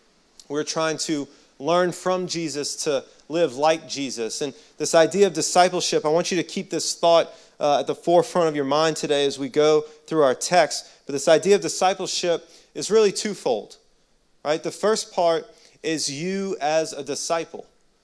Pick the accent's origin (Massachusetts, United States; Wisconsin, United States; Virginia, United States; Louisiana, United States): Louisiana, United States; Arabi; just point of clarification on John's introduction. While I am from St. Bernard Parish, I actually grew up in Araby, and as everyone from Chalmette knows, that's like uptown Chalmette